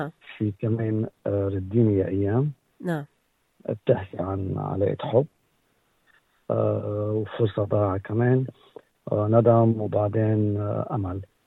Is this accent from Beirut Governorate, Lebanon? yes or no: no; Saghbine, Beqaa, Lebanon; now in Australia; أنا من ضايعة اسمه صغبين بالبقاع الغربي، وبالمناسبة بحب وجه تحية لكل أهل صغبين بصغبين وبالاغتراب.